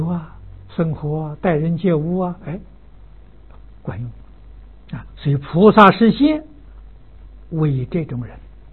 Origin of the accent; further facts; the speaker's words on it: China; 我们中国人讲气氛呢，那真好